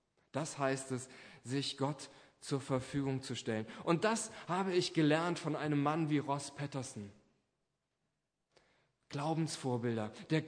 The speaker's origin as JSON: {"language": "German", "town": "Niederweisel", "region": "Hesse", "country": "Germany", "tie": "born there", "said": "lebt noch in meinem Geburtsort Niederweisel"}